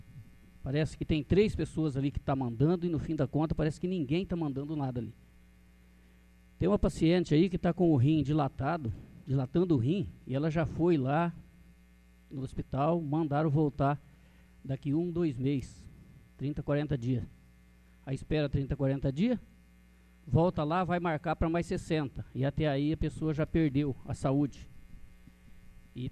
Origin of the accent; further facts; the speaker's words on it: Rio Bom, Brazil; born there; eu nasci aqui em Rio Bom.